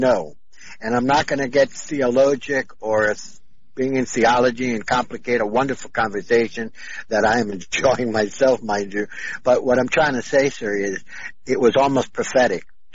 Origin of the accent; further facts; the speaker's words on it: Miami, Florida, United States; from Miami, Florida.